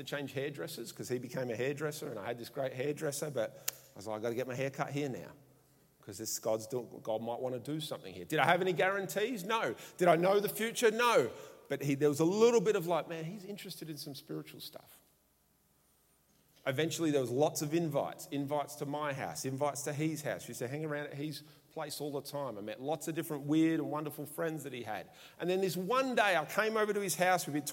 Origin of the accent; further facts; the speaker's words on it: Australia; I'm an Aussie male. I struggle to handle the emotion.